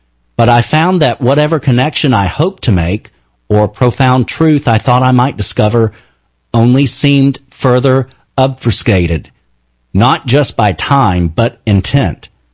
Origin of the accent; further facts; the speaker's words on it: Arlington, Texas, United States; Of course, the fact that Dealey Plaza was so close to my hometown of Arlington played a major role in fostering my ghoulish pastime.